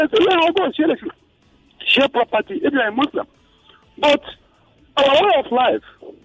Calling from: Lekki, Lagos, Nigeria; I'm calling from Lekki.

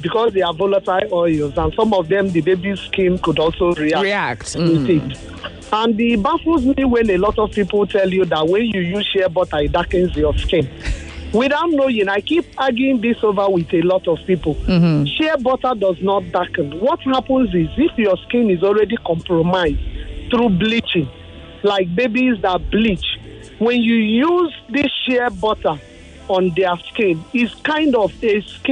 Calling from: Lagos, Nigeria; I'm calling you from Lagos Island.

